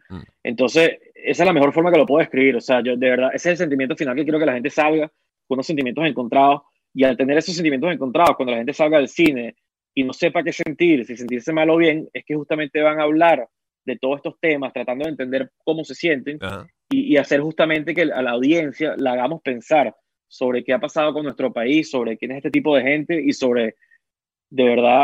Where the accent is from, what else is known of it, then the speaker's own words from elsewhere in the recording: Venezuela; yo creciendo en Venezuela, yo quiero hacer una película que cruce fronteras